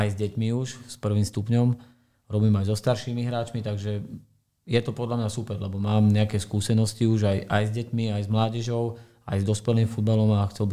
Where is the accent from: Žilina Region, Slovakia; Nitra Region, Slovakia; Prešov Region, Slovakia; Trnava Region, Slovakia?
Trnava Region, Slovakia; Pata; also born or lived in Austria; u nás je to také špecifické prostredie, že nejakého cudzieho trénera sme ani nejako nechceli riešiť. Vždy sme si to riešili nejako, že domáci niekto z Paty a tým, že ja som sa vrátil z Rakúska do Paty hrávať